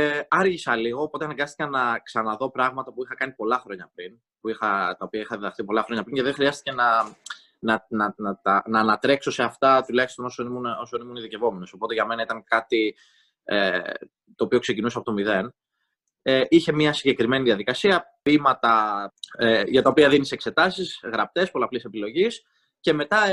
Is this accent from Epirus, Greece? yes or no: no; Rhodes, South Aegean, Greece; εγώ είμαι κατάγομαι από τη Ρόδο και έχω καταγωγή και από την Κάρπαθ. Είμαι πολύ περήφανος γι' αυτό